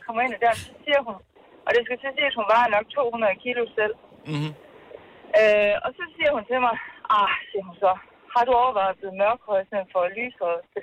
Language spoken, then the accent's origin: Danish; Struer, Central Denmark Region, Denmark; Jeg er fra Struer.